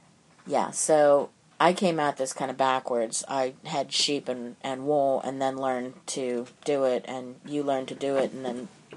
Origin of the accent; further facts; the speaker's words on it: Pennsylvania, United States; I guess we should mention that I'm from Pennsylvania and you're from North Carolina